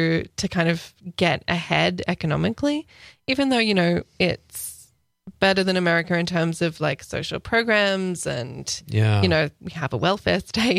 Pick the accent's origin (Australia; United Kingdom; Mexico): Australia; moved away as an adult; now in Wisconsin, United States; Spoiler alert, I'm from Australia.